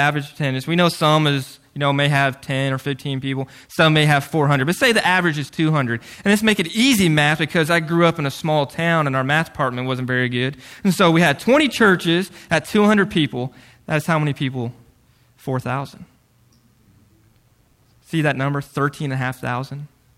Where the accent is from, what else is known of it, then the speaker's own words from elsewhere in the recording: Wellington, Kansas, United States; I grew up in Kansas. I grew up in Wellington, which is 30 minutes south of Wichita.